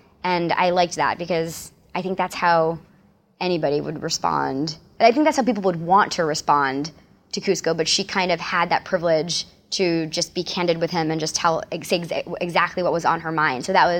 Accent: New York, United States; I was in New York. I grew up in New York, and I auditioned for to play the role of this four-year-old bear in Dumbo Part 2.

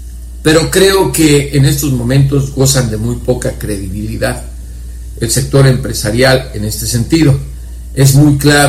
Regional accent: Mexico; Debemos reconocer, como mexicanos y tal vez conscientes de la historia reciente

